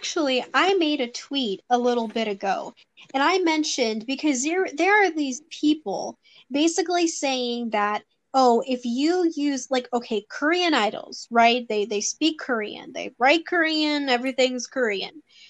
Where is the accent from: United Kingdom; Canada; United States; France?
France; Right. I mean, well, technically, I'm French. I can't appropriate my own culture.